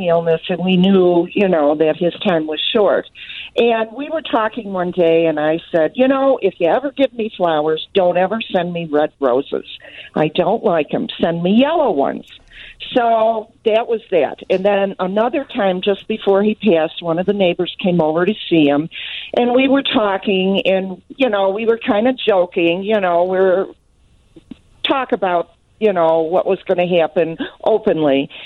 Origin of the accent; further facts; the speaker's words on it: Chicago, Illinois, United States; I'm a Chicagoan, but I flew to Denver to be with my family yesterday.